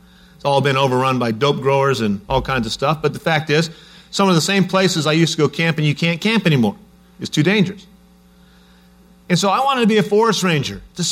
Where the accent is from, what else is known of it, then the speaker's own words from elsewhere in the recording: Bakersfield, California, United States; also born or lived in Ukiah; Family moved to Bakersfield.